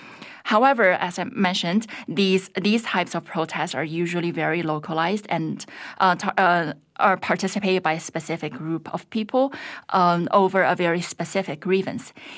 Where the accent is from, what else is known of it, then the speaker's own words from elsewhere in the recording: China; English is a second language; I would speak it from my individual experience that I grew up in a medium-sized city in central eastern China in a very typical Chines